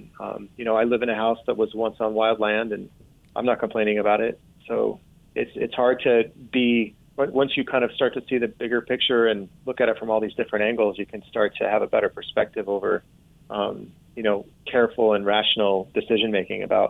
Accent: Utah, United States; And I grew up here in Utah, you know, getting to know the wilderness through rock climbing mostly.

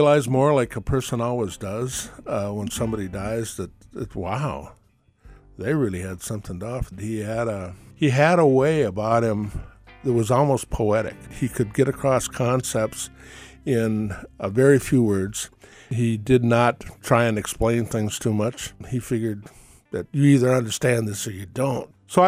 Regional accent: Ireland; I think we're all primally tribal people, if you go back far enough. I'm Irish. You only got to go back 1,000 years or so before you're a tribal person.

